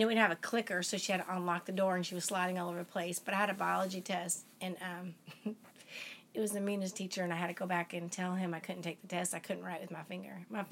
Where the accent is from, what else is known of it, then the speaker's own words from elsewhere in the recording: Moses Lake, Washington, United States; also born or lived in Germany; I grew up in Moses Lake, Washington from third grade on. Before that, we lived in Germany.